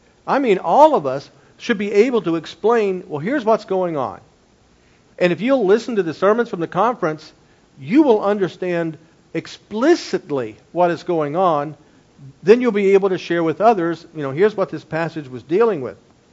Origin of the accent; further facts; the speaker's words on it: Cincinnati, Ohio, United States; from Cincinnati at the Summa Church. And you know, I got saved when I was 12 years old, was raised in a very rough environment